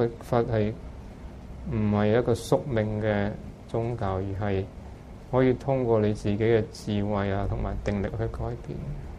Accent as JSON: {"language": "Cantonese", "country": "Hong Kong", "said": "亦都唔可以怪我哋香港人。因為我哋喺度生咗喺香港咧，因為我哋嘅人口多，地方少"}